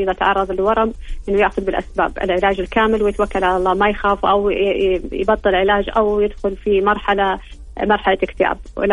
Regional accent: Saudi Arabia; عندنا حسب اللي موجود عندنا في السعودية نبدأ من سن 40 عادة

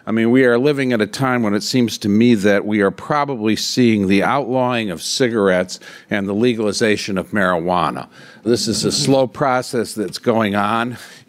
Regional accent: Michigan, United States; When I was in my home state of Michigan recently

